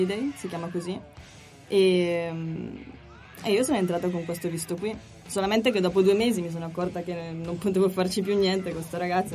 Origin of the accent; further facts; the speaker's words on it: Brescia, Lombardy, Italy; now in Australia; ho 25 anni. Vengo da Brescia, vicino al lago di Garda.